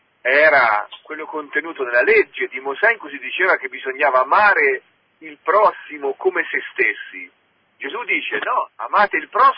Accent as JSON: {"language": "Italian", "region": "Umbria", "country": "Italy", "said": "io sono umbro e adesso faccio il vescovo in una città della Toscana, quindi una nuova regione, un nuovo contesto"}